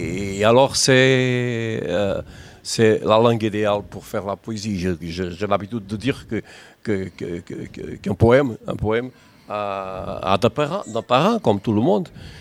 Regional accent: Algarve, Portugal; French is a second language; Moi, j'avais des maisons là-bas et je suis d'Algarve

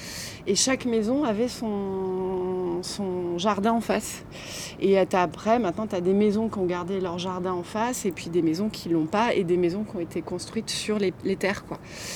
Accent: Paris, Île-de-France, France; moved away as an adult; now in Montpellier, France; Moi, je suis arrivée il y a une dizaine d'années sur Montpellier. Je suis parisienne de naissance et j'ai vécu à Paris 35 ans, je crois, à peu près.

